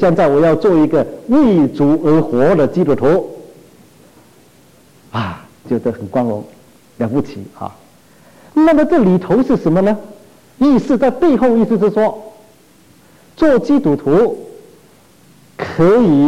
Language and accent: Chinese; China; 我们在中国一向我们的宗教的思想就是中国人很实际的